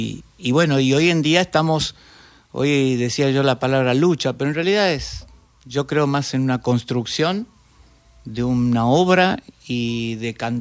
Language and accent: Spanish; Concepción, Tucumán, Argentina; Volviendo al punto, sí soy de Concepción, que es la segunda ciudad.